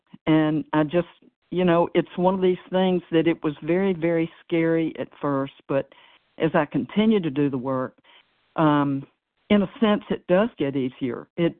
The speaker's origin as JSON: {"language": "English", "region": "Tennessee", "country": "United States", "said": "I'm from Tennessee."}